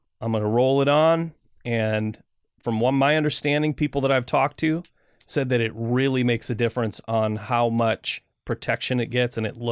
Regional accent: Michigan, United States; now in Portland, United States; Well, I grew up in Michigan, and one of my friend's moms would grow roses, and it was a big deal.

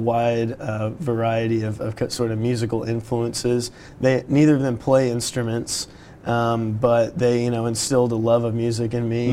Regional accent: Florida, United States; now in Boston, United States; It's a long story. I'm originally from Florida.

